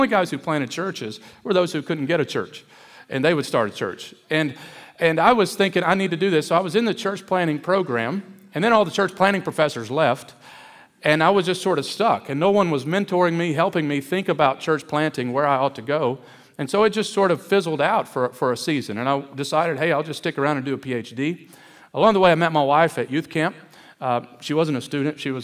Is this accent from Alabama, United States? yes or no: no; Kentucky, United States; also born or lived in Detroit; I was born in Detroit, Michigan. That explains a lot of my thuggishness. And from there, my family moved to Kentucky, where I was raised.